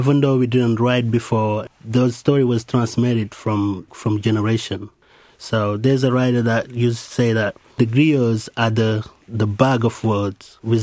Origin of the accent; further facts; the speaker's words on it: Dakar, Senegal; born there; English is a second language; I was born in Dakar, Senegal, West Africa.